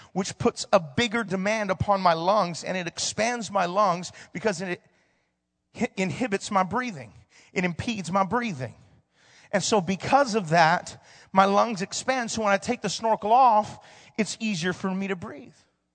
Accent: Hawaii, United States; I know I'm from Hawaii, so I'm privy to that information.

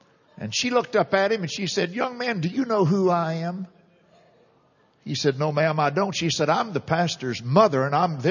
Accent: Texas, United States; Because I was raised in this city. I am Harris. I was born in Harris Hospital.

